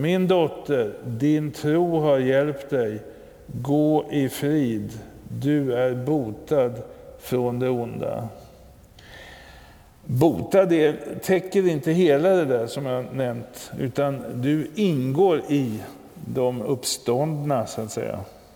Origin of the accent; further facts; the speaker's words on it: Abensberg, Bavaria, Germany; Jag var väl i tonåren, junior och scoutledare och sånt där hemma i Abensberg.